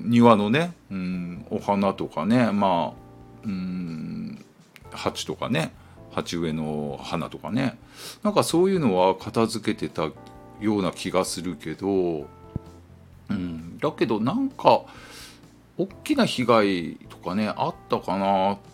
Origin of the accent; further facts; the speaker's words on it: Miyazaki, Japan; 僕あの九州のね宮崎出身なんで、子供の頃って、まあ台風なんてね、まあ毎年毎年ね来るもんだと思ってたんだけど